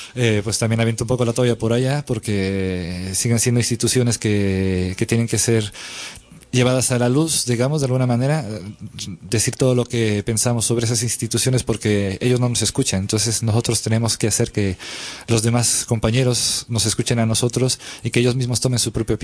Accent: San Cristóbal de las Casas, Chiapas, Mexico; Yo también soy de San Cristóbal de las Casas

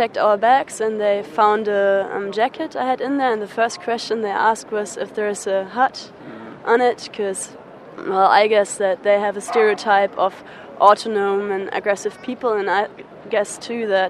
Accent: Berlin, Germany; English is a second language; then we said we're from Berlin, and they said they asked us what we're doing, and we said we're tourists

